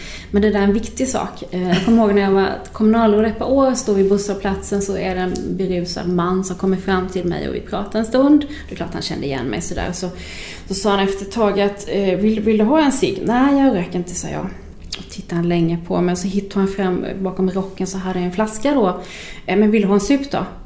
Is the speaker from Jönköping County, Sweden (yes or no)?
yes; Jönköping, Jönköping County, Sweden; jag är ju född i Jönköping, eller uppvuxen mest där, men som 25-åring flyttade jag till Huskvarna.